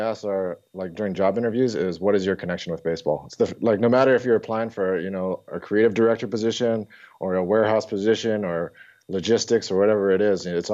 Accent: Hawaii, United States; I came from Hawaii, born and raised in Hawaii, went to University of Oregon, where there's like 3% Asian people.

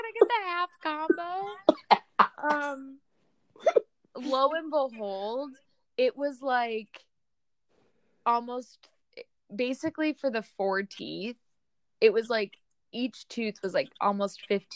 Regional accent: Brooklyn, New York, United States; You're on like the Upper East Side right now. And like, yeah. I'm from Brooklyn."

